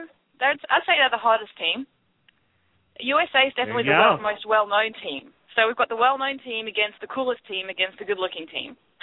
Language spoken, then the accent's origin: English; Australia; I'm Australian